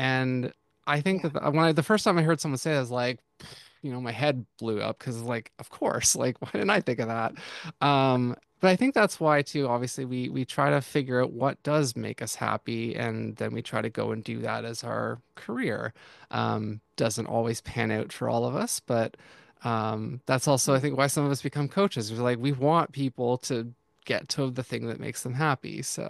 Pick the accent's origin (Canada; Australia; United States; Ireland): Canada; I'm a Canadian.